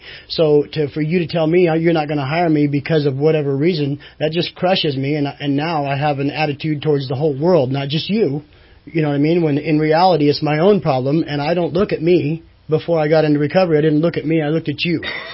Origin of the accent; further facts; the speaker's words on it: California, United States; I am from Shasta County, yes.